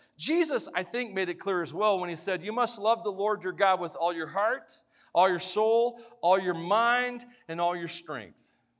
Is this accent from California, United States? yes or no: no; Tennessee, United States; I'm from Tennessee, and it reminds me home